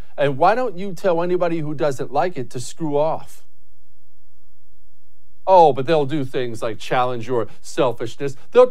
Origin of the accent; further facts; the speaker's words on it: United States; I am an American.